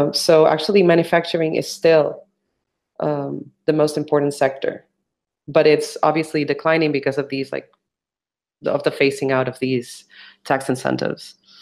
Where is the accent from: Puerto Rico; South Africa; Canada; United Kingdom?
Puerto Rico; San Juan; So when I moved back to Puerto Rico in 2014, I was a little bit shocked. I grew up in Old San Juan